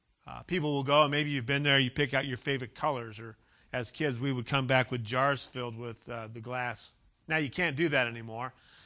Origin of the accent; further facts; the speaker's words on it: Ukiah, California, United States; I grew up in Ukiah. I grew up in Mendocino County, five generations there.